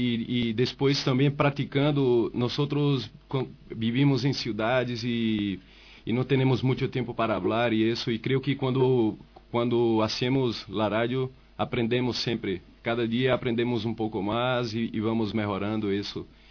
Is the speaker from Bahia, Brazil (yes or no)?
yes; Bahia, Brazil; Spanish is a second language; now in Spain; Yo soy de Bahía y he venido a estudiar aquí un máster en radio también y conocer cómo se estructura la radio en España